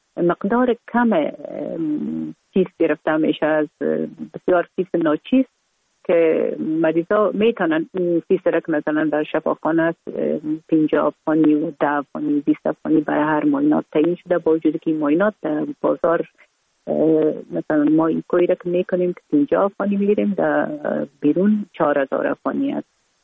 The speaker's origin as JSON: {"language": "Persian", "region": "Kabul", "country": "Afghanistan", "tie": "born or raised there"}